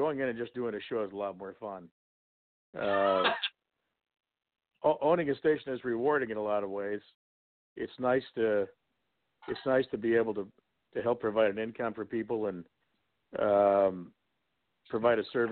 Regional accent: Muncie, Indiana, United States; There was a place when I grew up in Muncie called the Mies Zoo.

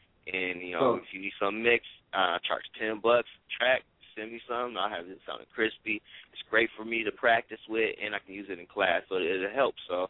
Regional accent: Oakland, California, United States; Dude, I was nobody from Oakland. I was nobody.

